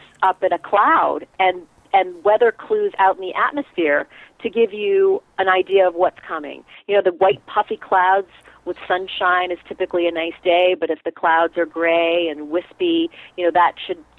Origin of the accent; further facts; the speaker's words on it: Canada; growing up in Canada, we had many storms, ice storms, very cold temperatures, and I remember those as a kid.